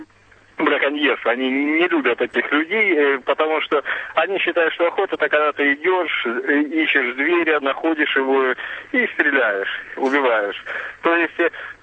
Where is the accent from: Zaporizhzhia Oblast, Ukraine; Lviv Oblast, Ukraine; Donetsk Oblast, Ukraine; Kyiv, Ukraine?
Donetsk Oblast, Ukraine; Donetsk; я из Донецка.